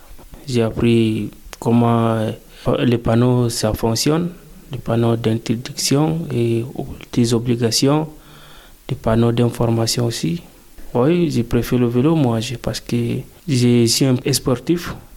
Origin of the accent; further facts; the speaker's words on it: Central African Republic; Moi, je viens de la Centrafrique. Ouais. Là-bas, il n'y a pas de piste cyclable pour le vélo.